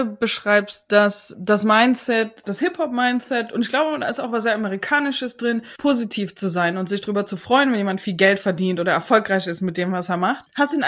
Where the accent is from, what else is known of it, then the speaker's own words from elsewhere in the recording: Chemnitz, Saxony, Germany; Ich komme aus Chemnitz, da sind jetzt nicht so viele unterwegs.